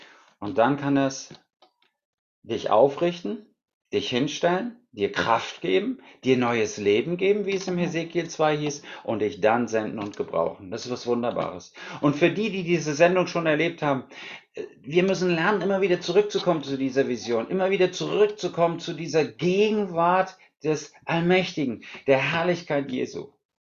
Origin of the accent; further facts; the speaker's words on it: Rhineland-Palatinate, Germany; Wir kommen ja aus Rheinland-Pfalz, das ist ein Burgenland.